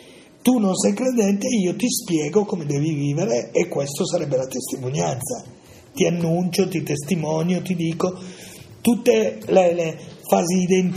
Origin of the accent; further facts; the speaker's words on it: Piedmont, Italy; born there; io sono nato in una famiglia del Cuneese in questi anni qua, negli anni 50